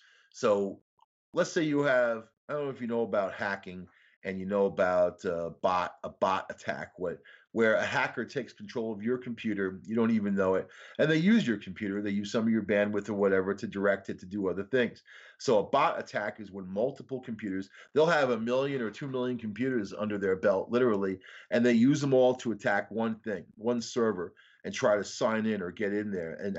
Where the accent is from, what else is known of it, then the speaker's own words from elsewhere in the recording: Rockville Centre, New York, United States; people I grew up with in Rockville Center, Long Island.